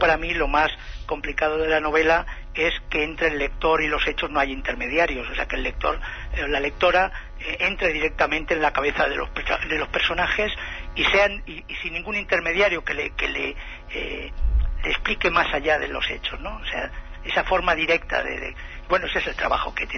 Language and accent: Spanish; Alicante, Valencian Community, Spain; No, yo soy de Alicante